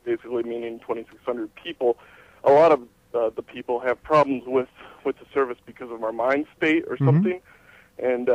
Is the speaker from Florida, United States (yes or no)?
no; Iowa, United States; I'm from Iowa.